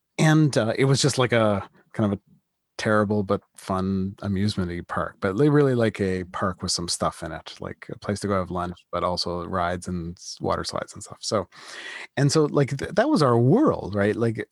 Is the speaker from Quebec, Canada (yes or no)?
no; Prince Edward Island, Canada; So I'm Canadian. I grew up in Prince Edward Island.